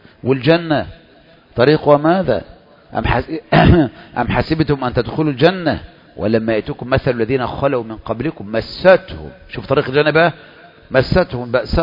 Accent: Egypt; إنما مصر اللي هو علم على بلدنا مصر

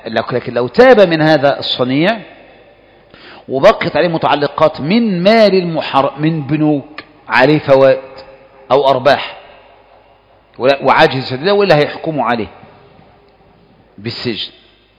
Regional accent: Egypt; وهذا أنا سمعته من جنسيات متعددة، يعني مش عندنا في مصر، ده مشهور.

